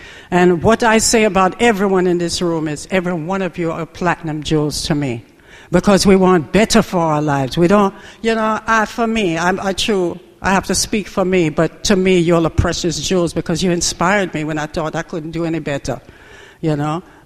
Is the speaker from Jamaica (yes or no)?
yes; Jamaica; was not born on land or sea. I was born in an airplane. So, you know, it's kind of weird to say, yes, I'm Jamaican, but it was leaving Jamaica when I was born in the air.